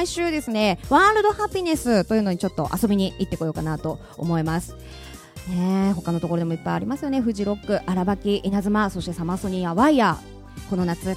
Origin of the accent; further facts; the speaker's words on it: Ise, Mie, Japan; 伊勢だけの、私の地元伊勢だけの行事事だったらしく